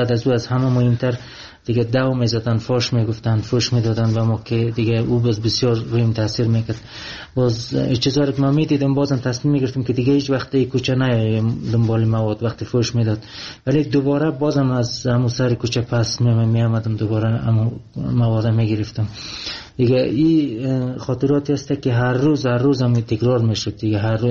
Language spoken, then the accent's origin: Persian; Afghanistan; also born or lived in Iran; همون معتادای خود ایرانی میدید که من افغانی هستم،